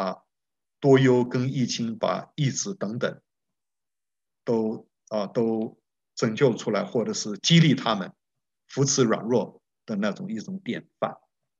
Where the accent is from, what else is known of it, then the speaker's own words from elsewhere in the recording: Nuannuan, Keelung, Taiwan; 我小的时候在基隆一个郊外靠近山里面的一个小镇叫暖暖住了6年。我们那个是在那个铁道旁边